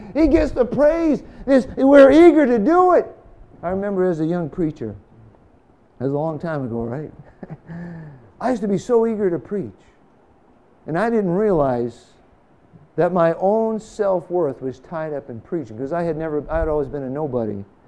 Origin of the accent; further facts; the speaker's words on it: New England, United States; I grew up in New England, right?